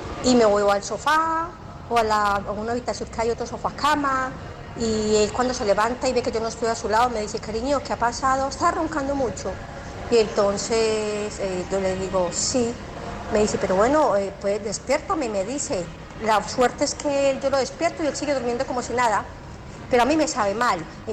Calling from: Barcelona, Catalonia, Spain; de Barcelona.

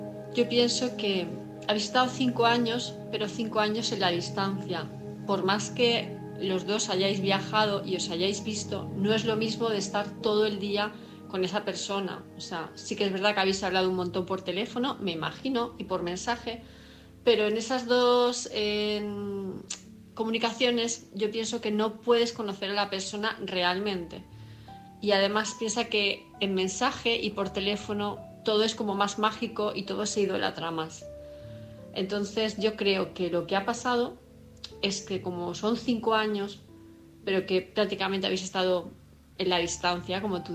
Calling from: Palma, Balearic Islands, Spain; de Palma de Mallorca

